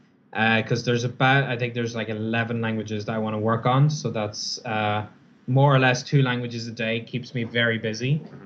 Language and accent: English; Cavan, Ulster, Ireland; But when I am back in my hometown in Cavan, Ireland, I do finally get access to my public library, and even my small town library has some really great language learning resources.